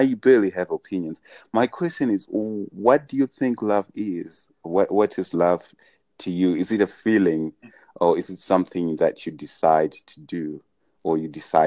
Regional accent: Zimbabwe; moved away as an adult; now in United States; I was born in Zimbabwe. I stayed there for the first 18 years of my life, and then after that I came here for college and I've been here for quite some time now.

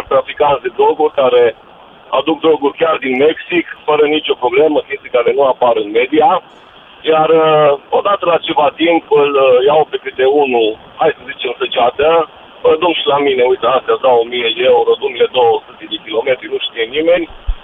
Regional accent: Romania; nu avem ca și români mentalitatea și civilizația necesară a Olandei

